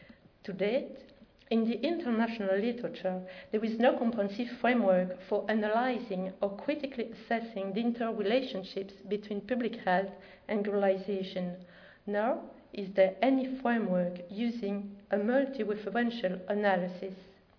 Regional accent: Belgium; accent: Belgian; now in Quebec City, California, United States; Now that you are familiar with my terrific Belgian accent

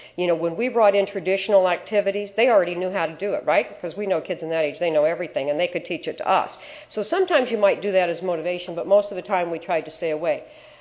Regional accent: Cleveland, Ohio, United States; We're from Cleveland, Ohio, and it's snowing there.

